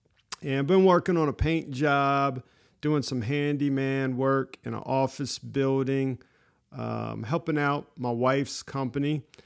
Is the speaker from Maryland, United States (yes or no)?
yes; La Plata, Maryland, United States; I grew up in La Plata, Maryland at that time.